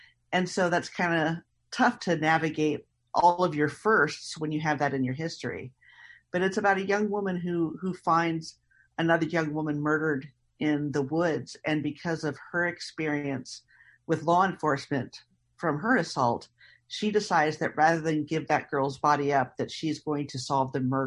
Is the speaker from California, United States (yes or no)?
no; Indiana, United States; because I grew up in Indiana before the internet.